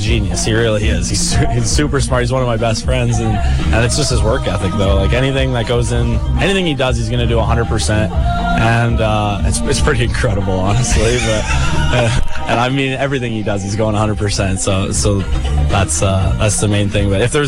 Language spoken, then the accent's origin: English; Canada; It's because I'm Canadian.